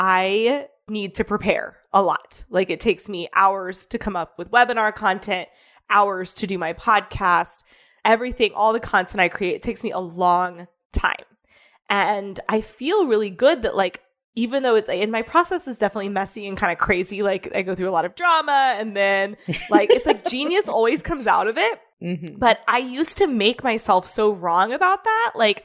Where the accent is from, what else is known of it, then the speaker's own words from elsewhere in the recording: Midwest, United States; I grew up poor in the Midwest.